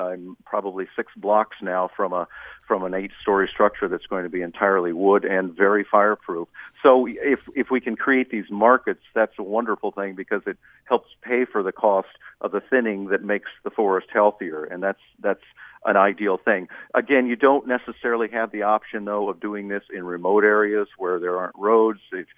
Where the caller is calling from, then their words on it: Oregon, United States; I'm calling you from Oregon right now